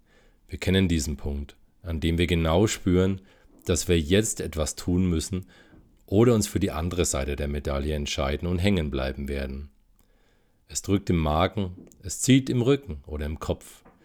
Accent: Bavaria, Germany; Grüezi sagt man überhaupt nicht bei uns in Franken, da sagt man Servus

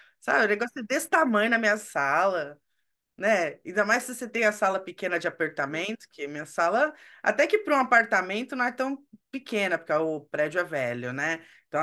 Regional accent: São Paulo, Brazil; Porque eu sou de São Paulo, cachorro quente tem que ter purê, entendeu?

